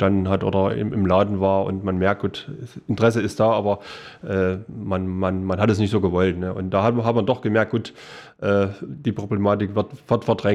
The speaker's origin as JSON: {"language": "German", "town": "Wangenheim", "region": "Thuringia", "country": "Germany", "tie": "born or raised there", "said": "Also aufgewachsen bin ich in Wangenheim."}